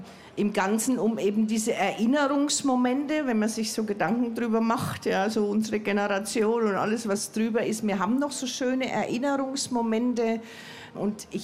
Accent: Erlabrunn, Bavaria, Germany; Erlabrunn hat wirklich, also ich sage das ganz bewusst, wir haben sehr viele Talente, auch schon immer im Fasching gehabt.

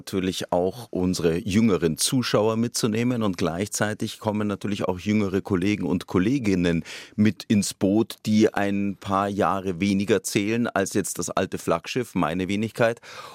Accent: Bavaria, Germany; also born or lived in Munich; Natürlich ist München meine Heimat. Groß geworden bin ich im Landkreis Bad Tölz-Wolfratshausen. Dort, wenn ich hinkomme, auch das ist Heimat.

